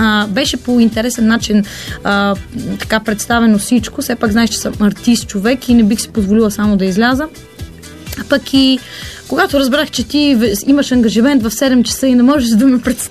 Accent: Varna, Varna Province, Bulgaria; born there; аз все пак съм родена във Варна

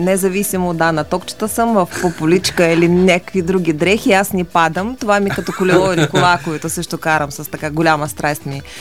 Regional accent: Russia; Bulgarian is a second language; now in Bulgaria; Аз съм от Русия.

